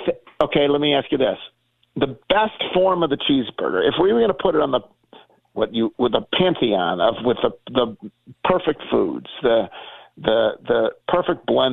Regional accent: Buffalo, New York, United States; now in Memphis, United States; I have lived in Memphis longer than you have been alive. So I'm only from Buffalo in the very ancient sense, like literally.

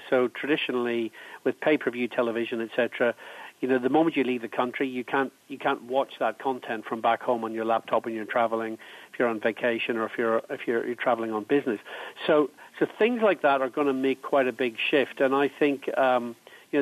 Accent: Ireland; I come from Ireland, as I said earlier

